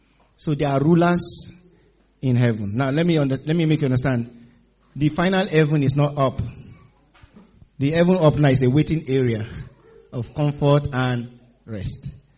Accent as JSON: {"language": "English", "country": "Nigeria", "tie": "born or raised there", "said": "When I was growing up in Nigeria, and we used to hear about UK, and how, when I was growing up in Nigeria, every now and then, the electric power goes off."}